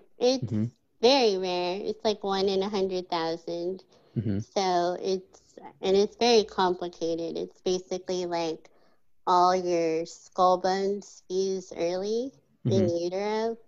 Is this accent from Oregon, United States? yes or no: yes; Oregon, United States; now in Los Angeles, United States; No, I grew up in Oregon.